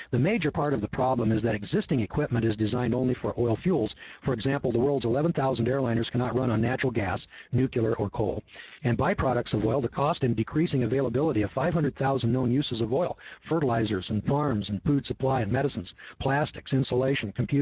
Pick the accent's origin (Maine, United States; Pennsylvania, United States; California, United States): California, United States; I was from California, so I'd never seen coal before in my life.